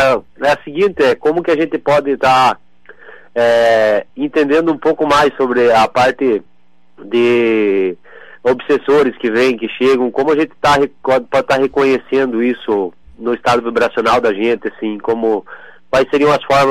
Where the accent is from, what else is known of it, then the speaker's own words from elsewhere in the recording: Videira, Santa Catarina, Brazil; Eu sou de Videira, Santa Catarina.